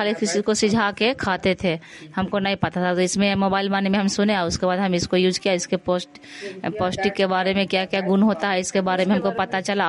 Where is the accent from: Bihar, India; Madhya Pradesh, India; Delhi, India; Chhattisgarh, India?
Bihar, India; Madhopur; मैं माधोपुर ग्राम के रहने वाली हूँ।